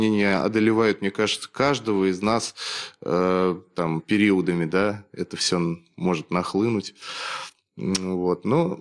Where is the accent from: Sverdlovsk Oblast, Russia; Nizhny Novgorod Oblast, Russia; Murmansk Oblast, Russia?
Nizhny Novgorod Oblast, Russia; Nizhny Novgorod; born there; now in Saint Petersburg, Russia; Я родился в Нижнем Новгороде, живу в Питере 4 года, чему, в общем-то, очень рад.